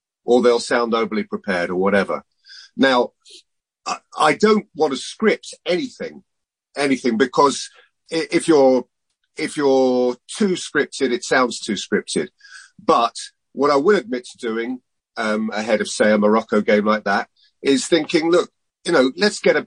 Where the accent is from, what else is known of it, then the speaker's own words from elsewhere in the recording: England, United Kingdom; And of course, as an Englishman, I enjoy that.